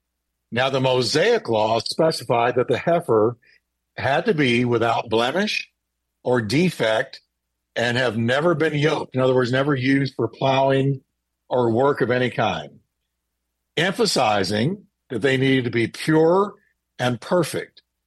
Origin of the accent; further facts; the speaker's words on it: Texas, United States; these three red heifers were born right here in my home state, Texas, and were shipped off to Israel.